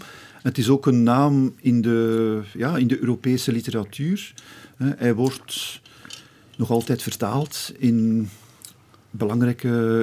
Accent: Aalst, Flanders, Belgium; Wij zijn afkomstig uit Aalst. En wij woonden zelf op de hoek van de Kapellekesbaan in Heerenbodegem.

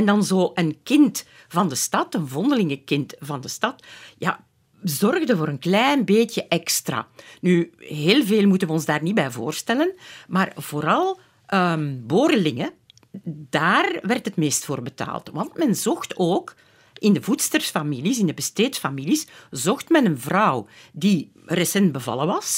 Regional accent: Flemish Brabant, Belgium; Ik kom zelf uit het Hageland. Dat is de mooie streek tussen Leuven, Aarschot, Tienen en Diest.

